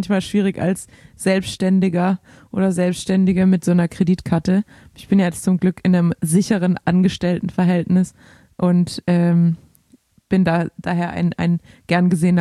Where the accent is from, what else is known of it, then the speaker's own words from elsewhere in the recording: Baden-Württemberg, Germany; Ja, vor allem war es für mich jetzt als Schwabe